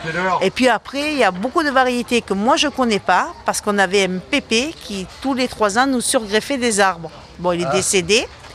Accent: Rosières, Auvergne-Rhône-Alpes, France; nous, on est de Rosières, donc petit hameau de Balbiac.

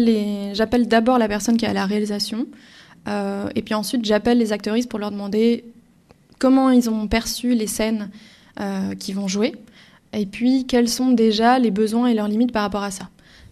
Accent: France; moved away as an adult; now in Belgium; Je viens de France, j'ai grandi en France, mais j'ai bougé en Belgique pour faire une école de cinéma, l'INSAS, à Bruxelles. Et je travaille en Belgique en grande partie.

